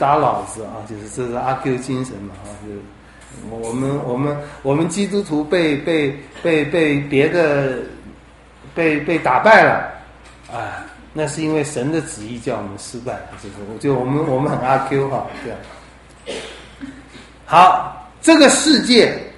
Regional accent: China; 这一点我想我们中国人都不太了解，哪有人这么作践自己的？

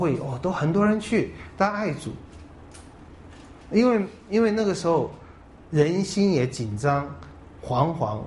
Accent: Taiwan; 我们台湾没有油嘛

